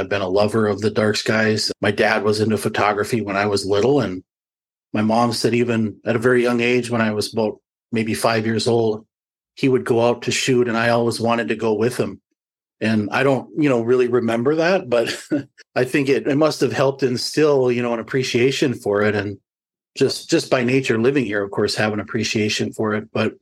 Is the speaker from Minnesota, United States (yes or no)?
yes; Grand Portage, Minnesota, United States; I am Bear Clan, and I come from Grand Portage. And Grand Portage is at the very northeast tip of Minnesota, which is a very, very remote area